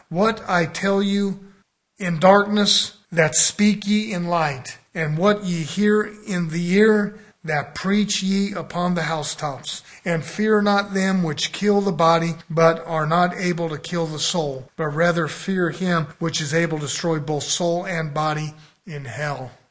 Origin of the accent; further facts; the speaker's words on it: United States; I'm not ashamed to say an American